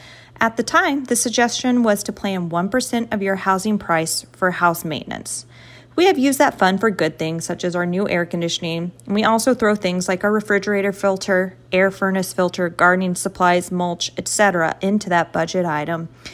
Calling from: Columbia, Missouri, United States; I am calling from Columbia, Missouri.

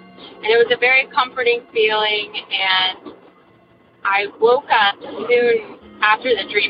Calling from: New Hampshire, United States; I'm calling from New Hampshire.

